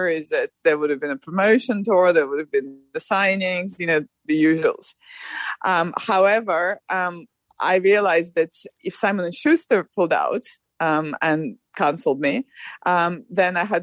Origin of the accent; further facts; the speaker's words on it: United Kingdom; I'm British